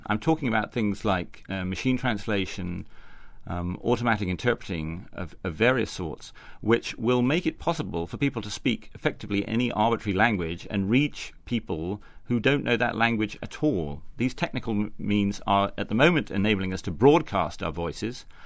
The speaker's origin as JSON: {"language": "English", "region": "England", "country": "United Kingdom", "said": "there's something of the same feeling which comes over you as an Englishman coming to the United States"}